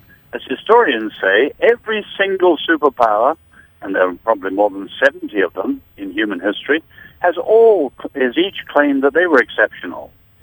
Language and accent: English; United Kingdom; I'm British.